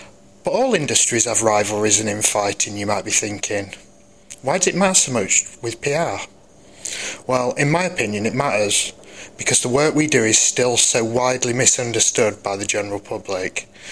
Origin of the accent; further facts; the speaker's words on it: Sheffield, Yorkshire and the Humber, United Kingdom; I'm from Sheffield.